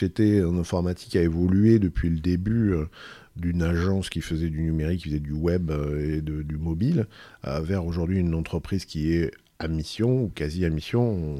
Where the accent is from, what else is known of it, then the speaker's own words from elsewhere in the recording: Saint-Chamas, Provence-Alpes-Côte d'Azur, France; je ne suis pas d'Aix-en-Provence, je suis né à Aix, parce que donc, je suis d'un village qui s'appelle Saint-Chamin, qui est au nord de l'étang d'Aubert.